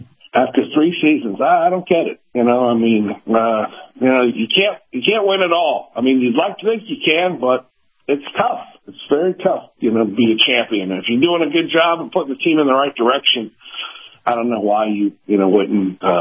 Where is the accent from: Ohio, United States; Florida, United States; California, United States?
Florida, United States; I grew up in South Florida.